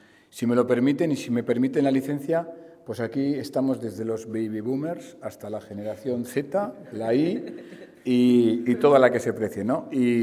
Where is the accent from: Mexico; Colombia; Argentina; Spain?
Spain; Logroño, La Rioja; Ahora mismo, desde luego que somos del Partido Popular, pero ante todo somos logroñeses. Y vamos a trabajar por la ciudad y vamos a trabajar por todos los logroñeses